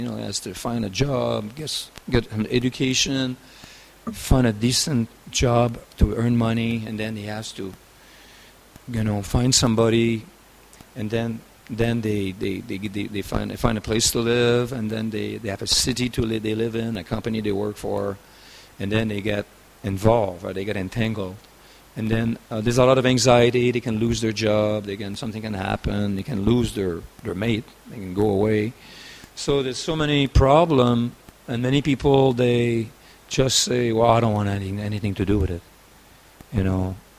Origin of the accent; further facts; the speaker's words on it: Canada; moved away as an adult; I was from Canada, but they wanted a Gurukul teacher to be trained up to start a Gurukul in Canada.